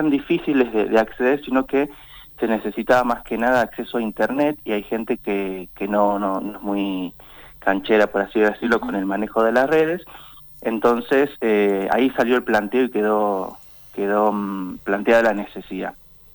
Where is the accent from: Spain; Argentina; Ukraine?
Argentina; Córdoba; born there; en el caso mío soy docente, podía conseguir horas mucho más rápido que en otras provincias, por ejemplo en Córdoba, donde yo nací.